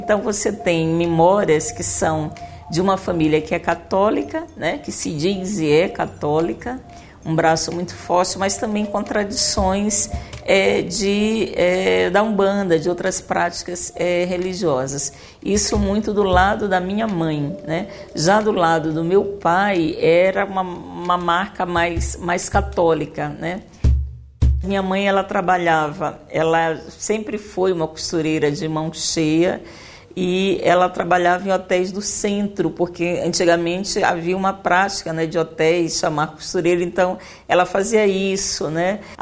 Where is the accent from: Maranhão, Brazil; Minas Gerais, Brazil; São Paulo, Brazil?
Maranhão, Brazil; São Luís; born there; Eu nasci em São Luís do Maranhão, uma ilha, né, capital do Maranhão, no Nordeste brasileiro.